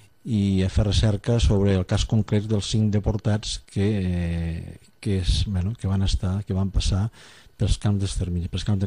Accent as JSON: {"language": "Catalan", "town": "Alcanar", "region": "Catalonia", "country": "Spain", "said": "que també hi havia deportats republicans que eren d'Alcanar, per què no fer el treball sobre el meu poble, no?"}